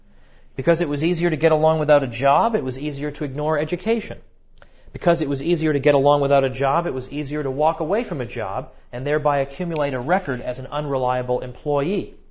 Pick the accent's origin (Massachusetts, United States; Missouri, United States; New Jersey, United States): Massachusetts, United States; also born or lived in New York; I mean, I came from there. I came from Massachusetts. I lived in New York for quite some time.